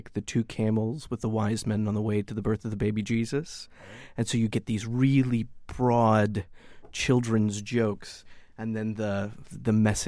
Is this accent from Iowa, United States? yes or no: no; Texas, United States; I spent a long time writing sort of surreal westerns, you know, growing up in Texas.